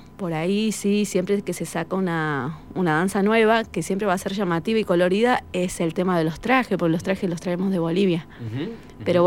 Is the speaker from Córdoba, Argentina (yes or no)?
no; Jujuy, Argentina; moved away as an adult; por el 2019, yo soy de Jujuy. Uh-huh. Y vine acá a vivir, a probar, como por así decirlo, suerte.